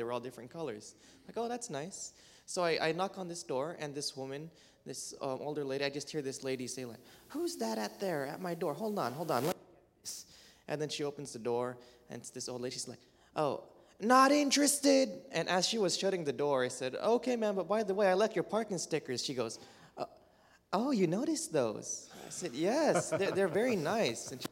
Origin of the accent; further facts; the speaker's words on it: Vallejo, California, United States; I am from Vallejo, California, and this is my fourth summer doing Youth Rush.